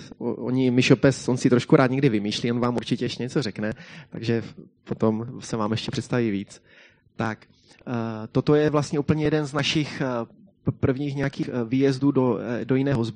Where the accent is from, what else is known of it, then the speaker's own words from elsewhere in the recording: Šlapanice, South Moravian Region, Czechia; a když říkám, že jsme z Brna, tak nejsme úplně z Brna, bydlíme na dojezd jednoho trolejbusu ve Šlapanicích, takže jsme ve skutečnosti ze Šlapanic.